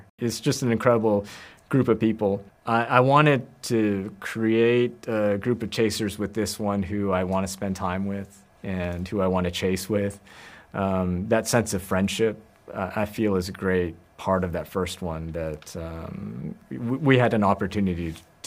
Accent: Arkansas, United States; That was the major possible devastating event that could happen where I was growing up in Northwest Arkansas.

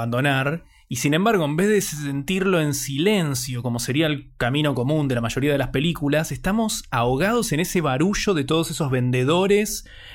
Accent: Buenos Aires, Argentina; yo soy de Buenos Aires

